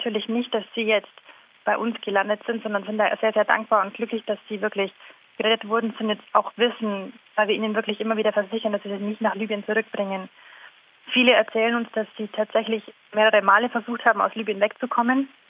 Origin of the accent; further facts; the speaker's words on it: Germany; Ich als Deutsche möchte einfach hingehen.